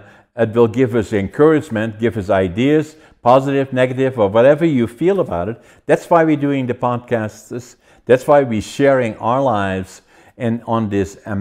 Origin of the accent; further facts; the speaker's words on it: Netherlands; English is a second language; I was born in Holland and especially in northeastern Holland, and the culture that I grew up